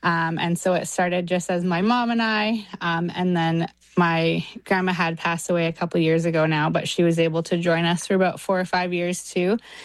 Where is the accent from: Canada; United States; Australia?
Canada; British Columbia; I'm from the Squamish Nation.